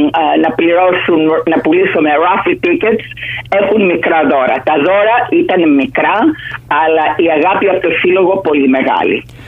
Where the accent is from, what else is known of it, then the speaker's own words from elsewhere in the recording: Athens, Attica, Greece; Όπως λέτε και εσείς, πρωτοπόροι είμαστε οι Αθηναίοι.